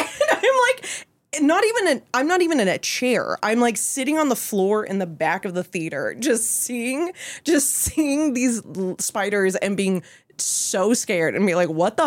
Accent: Dallas, Texas, United States; So I'm from Dallas, Texas, and right next to my neighborhood, we had a Cinemark that was a dollar Cinemark.

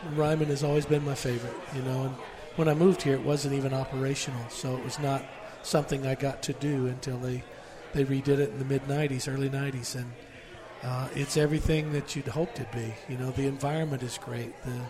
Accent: Oklahoma, United States; I came from Oklahoma

